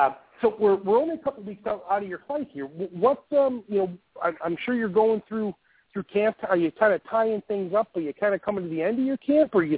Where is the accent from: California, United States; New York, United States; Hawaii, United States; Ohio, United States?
New York, United States; Buffalo; I'm from Buffalo, New York